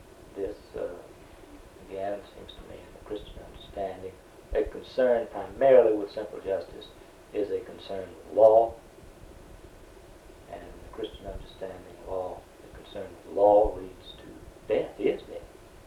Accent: the South, United States; I'm thinking again as a Southerner, because that's what I am

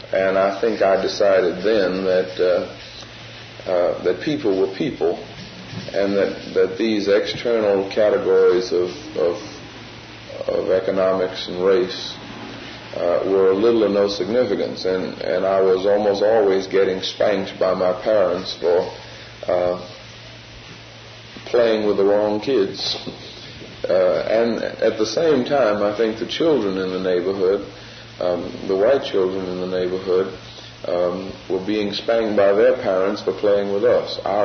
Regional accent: New Orleans, Louisiana, United States; I grew up in New Orleans, and well, my father was a dentist. But we lived in a neighborhood where there were very few Negro families.

